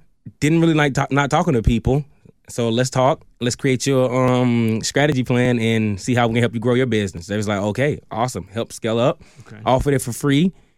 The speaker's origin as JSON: {"language": "English", "town": "Montgomery", "region": "Alabama", "country": "United States", "tie": "born or raised there", "also_born_or_lived": "Lansing, Michigan", "lives_now": "Houston, United States", "said": "So I grew up in Montgomery, Alabama. That's where I'm from, born and raised. Then I traveled around, but I ended up in Houston from Lansing, Michigan. So I came from Lansing, Michigan. I stayed there for about 5 years."}